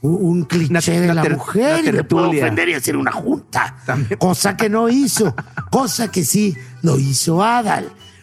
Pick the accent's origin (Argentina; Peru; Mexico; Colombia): Mexico; Monterrey, Nuevo León; Es que yo soy de Monterrey.